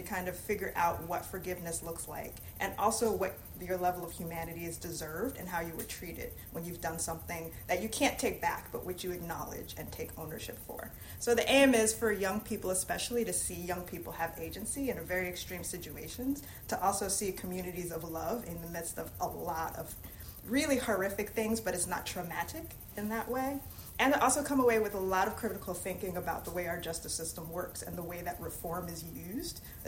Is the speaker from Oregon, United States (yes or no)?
no; Queens, New York, United States; I'm from Queens, New York, so Don and I are New Yorkers